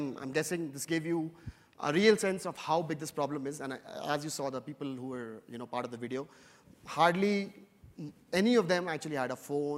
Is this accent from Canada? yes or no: no; India; And I come from India